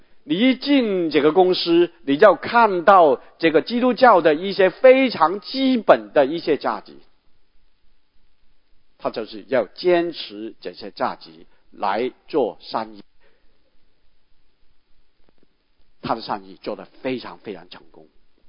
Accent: Guangdong, China; 我们广东人就说，这些人就是一条腿踏两条船

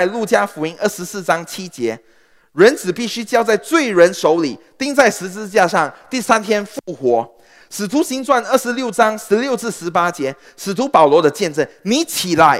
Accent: Singapore; 当我一说我是新加坡人，我是外国人的时候

